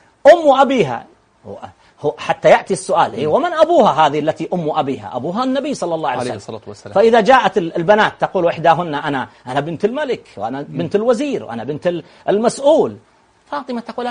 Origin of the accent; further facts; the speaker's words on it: Saudi Arabia; عندنا في البلاد العربية، عندنا في المملكة العربية السعودية